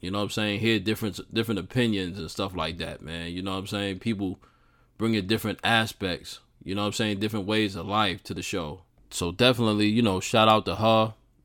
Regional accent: New York, United States; That's my hometown, New York.

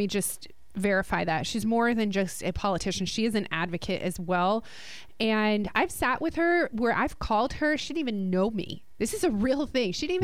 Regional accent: New Jersey, United States; I grew up in Jersey.

